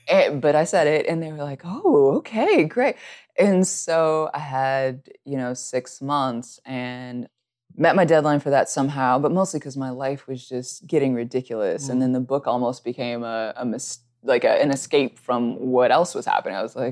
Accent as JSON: {"language": "English", "region": "the South", "country": "United States", "said": "I am from the South, so I cook a lot and I have some indulgent things."}